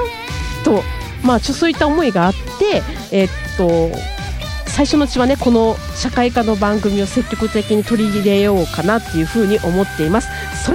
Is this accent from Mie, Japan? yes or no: yes; Suzuka, Mie, Japan; accent: Mie dialect; now in Tokyo, Japan; 三重県鈴鹿市の出身です。鈴鹿サーキットのですね、三重県鈴鹿市です。東京に来てもうすぐ3年になります。三重弁訛りはですね、抜けないんですけども、東京で役者として頑張っています。